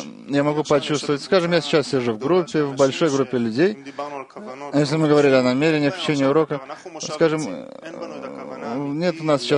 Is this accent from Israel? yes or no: yes; Haifa, Haifa District, Israel; now in Tel Aviv, Israel; Я из Хайфа, сейчас живу в Тель-Авиве.